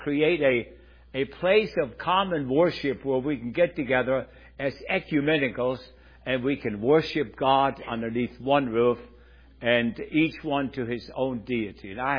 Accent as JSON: {"language": "English", "town": "Freiburg", "region": "Baden-Württemberg", "country": "Germany", "tie": "born or raised there", "said": "close to my hometown, Freiburg, Germany"}